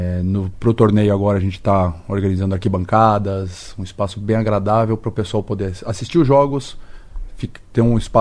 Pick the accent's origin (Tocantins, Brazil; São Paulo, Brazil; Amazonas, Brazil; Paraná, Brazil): Paraná, Brazil; Curitiba; moved away as an adult; now in Cascavel, Brazil; Isso, eu sou de Curitiba. Eu vim para cá no mês de junho do ano passado. Então faz um ano e pouquinho que eu já estou aqui.